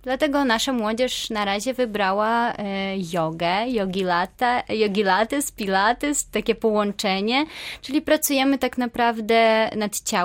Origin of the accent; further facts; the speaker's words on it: Ukraine; Ja ogólnie jestem z Ukrainy, także język ukraiński, rosyjski, no i tutaj już polski też, angielski ogarniamy